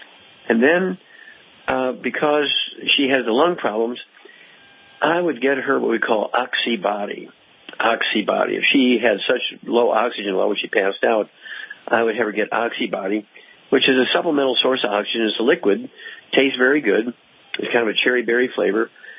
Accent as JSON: {"language": "English", "region": "Missouri", "country": "United States", "tie": "born or raised there", "said": "And Tom, let's go out to my home state, Missouri, and Teresa."}